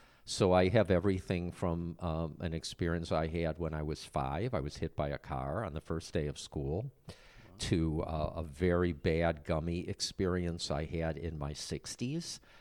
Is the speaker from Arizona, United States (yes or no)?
no; Cleveland, Ohio, United States; I'm originally from the Midwest, from Cleveland, Ohio, and I was back there this spring, and I did the show at a number of libraries there.